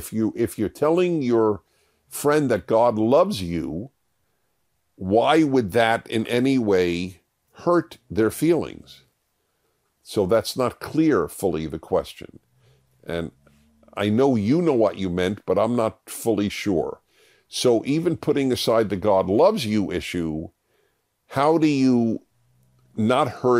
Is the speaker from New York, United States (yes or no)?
yes; New York, United States; I grew up in New York, and we got the daily paper for like 5 cents